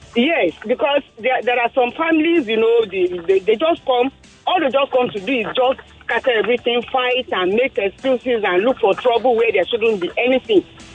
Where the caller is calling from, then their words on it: Ikeja, Lagos, Nigeria; Yes, I'm calling from Ikeja.